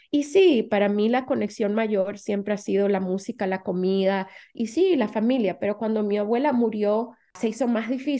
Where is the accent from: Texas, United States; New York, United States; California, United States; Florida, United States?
New York, United States; Y recuérdate que la ciudad de Nueva York, nosotros crecimos cuando vinimos en el sur del Bronx. Tú casi no veías a nadie de otro color. Y los latinos que veían, o sea, los muchos dominicanos no habíamos en ese sector